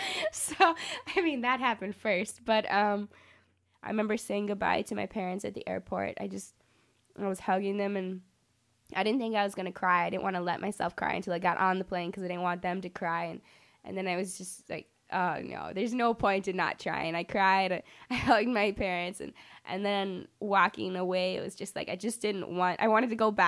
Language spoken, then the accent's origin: English; Illinois, United States; I'm from Cook County.